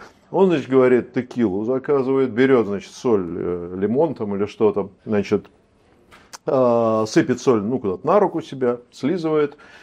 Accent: Russia; Он шотландец, я россиянин.

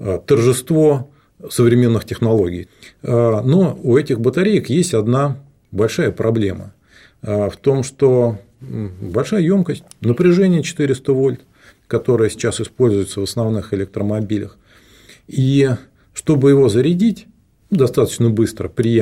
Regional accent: Moscow Oblast, Russia; born there; Родился в Подмосковье, закончил Московский университет МАМИ, сейчас это Московский политех

